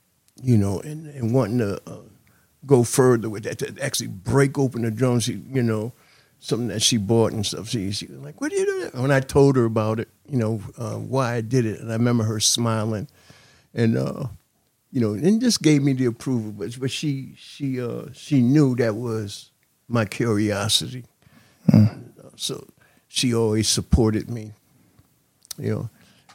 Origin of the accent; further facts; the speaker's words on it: New Haven, Connecticut, United States; Well, I grew up in New Haven. I started out in grade school at County Scoop over on Olive Street over there.